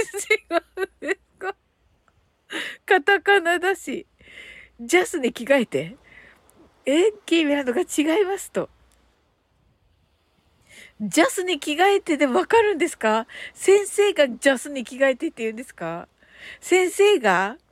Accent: Kyushu, Japan; これはね、私たち九州人のね、運動会の時の座る時の掛け声なんですよ

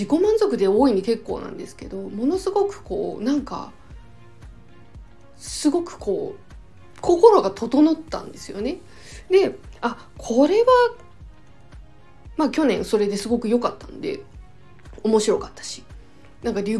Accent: Kanto, Japan; 私はちょっと生まれも育ちも多分よっぽどのことがない限り一生関東地方から出ないとは思いますので、

